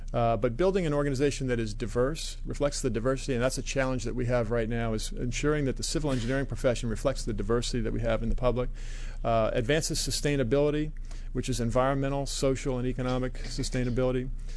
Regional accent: Falls Church, Virginia, United States; Yes, sir. I grew up in Falls Church.

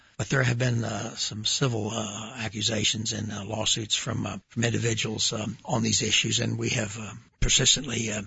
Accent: Oklahoma City, Oklahoma, United States; When I was raised in Oklahoma City in the 40s and 50s, I remember being able to walk all the way to school, 6, 8, 10 blocks away

